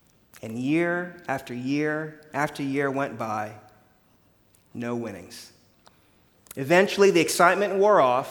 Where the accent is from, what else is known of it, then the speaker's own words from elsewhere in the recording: Florida, United States; Now, when I was younger, growing up in Florida